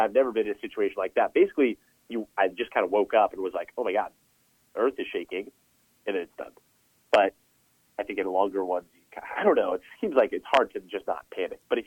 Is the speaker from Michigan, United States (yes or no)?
no; California, United States; born or raised there